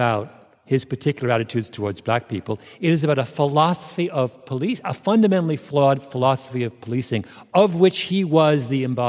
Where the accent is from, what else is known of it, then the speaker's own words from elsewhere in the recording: Canada; By the way, nothing is more Jamaican than growing up in Canada.